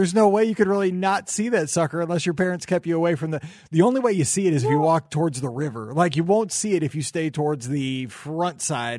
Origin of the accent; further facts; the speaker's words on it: St. Louis, Missouri, United States; Of course, I'm from St. Louis, so there's only one answer to this question.